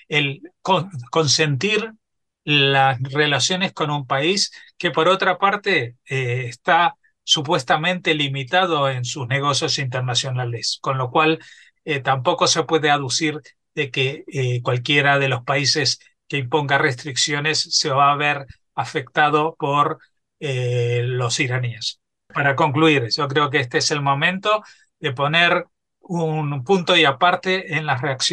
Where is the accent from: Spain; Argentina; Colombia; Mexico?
Argentina; y lo digo como argentino